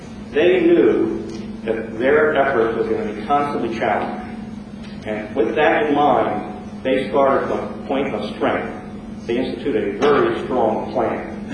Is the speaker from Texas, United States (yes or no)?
no; West Milford, New Jersey, United States; First, I'm not new to the Highlands. I grew up in the Highlands. I grew up in West Milford. My family has lived in that area for 63 years.